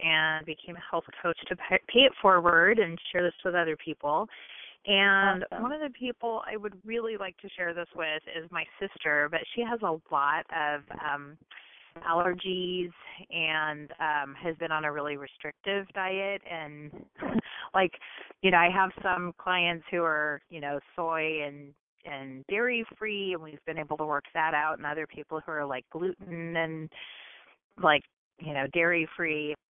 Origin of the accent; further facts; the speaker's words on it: Seattle, Washington, United States; Oh, hi. I'm from Seattle